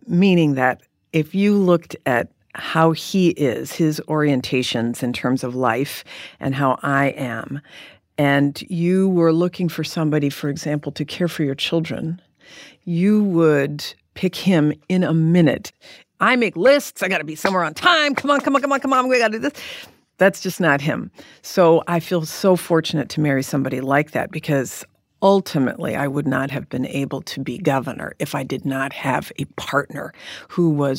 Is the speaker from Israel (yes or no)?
no; California, United States; now I was from California, right?